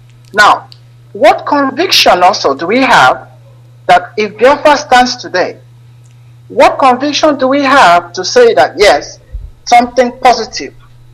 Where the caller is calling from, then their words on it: Northern Cyprus, Cyprus; I'm calling from North Cyprus.